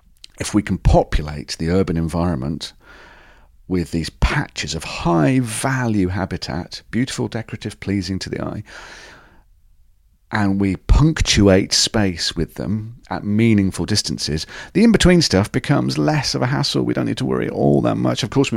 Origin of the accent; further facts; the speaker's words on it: Birmingham, West Midlands, United Kingdom; I grew up in Birmingham, right in the middle of Birmingham, and not very far away is Wenlock Wren's Nest